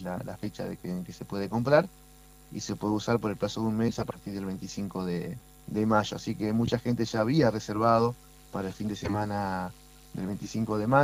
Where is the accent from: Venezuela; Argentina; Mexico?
Argentina; Santa Elena, Entre Ríos; Soy de Santa Elena, tengo un pequeño hotel en la ciudad de Santa Elena, de profesión soy abogado